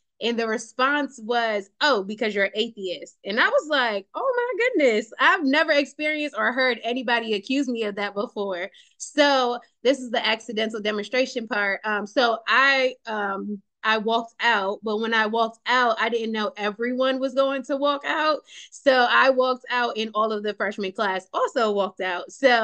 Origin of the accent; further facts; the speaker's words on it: Bronx, New York, United States; also born or lived in Buffalo; because I'm originally from the South Bronx. And then we moved to Buffalo in the latter part of my childhood.